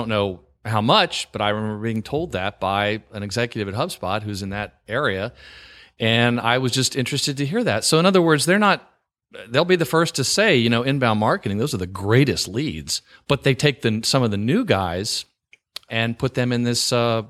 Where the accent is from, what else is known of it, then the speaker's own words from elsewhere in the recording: the South, United States; I live in Virginia and I grew up in the South, but I loved living in New York